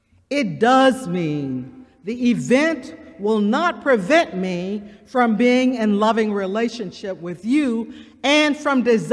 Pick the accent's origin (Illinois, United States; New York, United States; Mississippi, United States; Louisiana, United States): Mississippi, United States; Of course, when you look at me, you might suspect why. I was raised in the Mississippi Delta during the Civil Rights era.